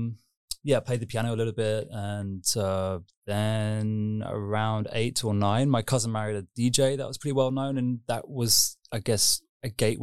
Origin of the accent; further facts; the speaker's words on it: Molesey, South East England, United Kingdom; also born or lived in Kingston upon Thames; I was born in Kingston upon Thames, which is, I guess, I don't know, 12 miles from the centre. And yeah, like born in Kingston, and then my parents were living in Molesey, Esher, which is in a county called Surrey.